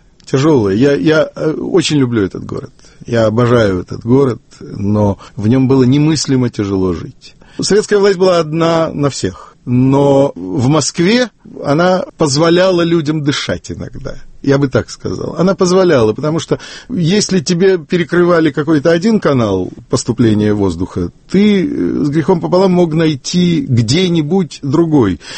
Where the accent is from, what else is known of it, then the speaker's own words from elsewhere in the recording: Odesa, Odesa Oblast, Ukraine; я хотел вырваться из Одессы. Одесса была замечательной, лучшей в мире, наверное, лучшей в нашем мире. Провинциальный город. Глухая провинция у моря.